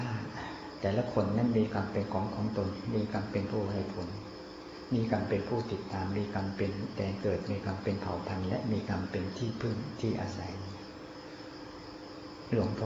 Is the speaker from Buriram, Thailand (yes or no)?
yes; Buriram, Thailand; หลวงพ่อเกิดที่จังหวัดบุรีรัมย์ก็อยู่บ้านก็ใกล้ท้องไร่ท้องนา